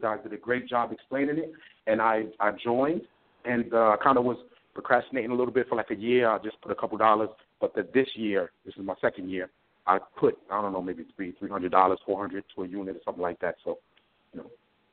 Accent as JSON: {"language": "English", "town": "Bronx", "region": "New York", "country": "United States", "said": "I'm from Bronx, New York."}